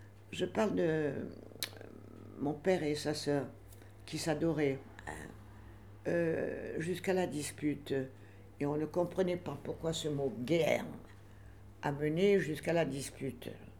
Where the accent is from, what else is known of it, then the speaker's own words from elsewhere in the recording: Amiens, Hauts-de-France, France; 8 jours après, ils étaient chez nous à Amiens. Ils ont foutu le feu à la ville. Et là, on a commencé, nous les enfants, à comprendre que c'était pas normal.